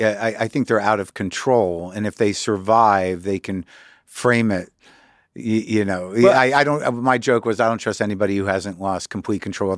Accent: Albuquerque, New Mexico, United States; also born or lived in New Jersey; I grew up in, you know, towny culture in Albuquerque, but I was from Jersey

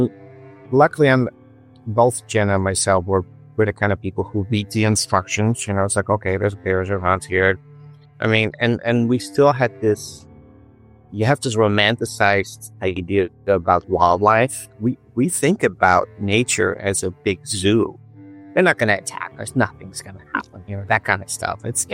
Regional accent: Netherlands; I'm originally from the Netherlands, right? And you don't have a lot of nature back there. You don't have big animals. It's different environment, incredibly urban.

